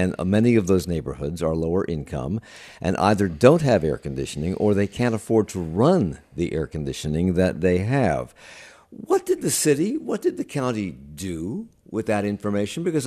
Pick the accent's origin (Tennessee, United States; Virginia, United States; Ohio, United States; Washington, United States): Virginia, United States; I grew up in a time when our house, and I grew up in Virginia, our house was not air conditioned.